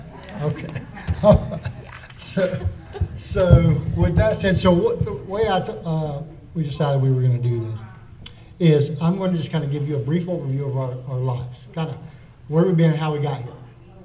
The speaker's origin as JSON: {"language": "English", "town": "Lake Wales", "region": "Florida", "country": "United States", "tie": "born there", "said": "I was born in Lake Wells, Florida, 61 years ago."}